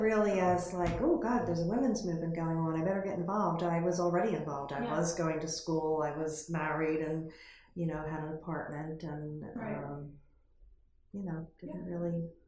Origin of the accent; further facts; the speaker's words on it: Glassboro, New Jersey, United States; growing up in Glassboro, I never felt like doors were closed to me because I was a woman.